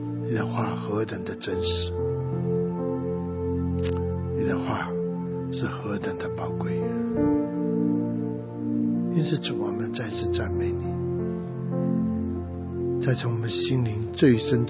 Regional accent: Taipei, Taiwan; 我们就在台北市，都是台北市人，起码户籍成本是这样说。但是我们住在万华，住在个单区

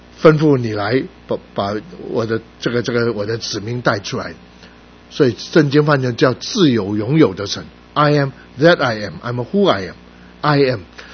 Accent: Guangdong, China; 我们广东人说大阵仗

